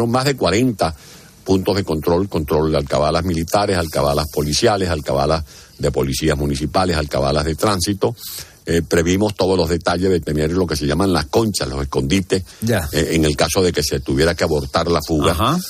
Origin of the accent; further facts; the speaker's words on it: San Juan de los Morros, Guárico, Venezuela; born there; Fue mi primera experiencia en una cárcel que me agarraron protestando en San Juan de los Morros, un pueblo donde nací, en Venezuela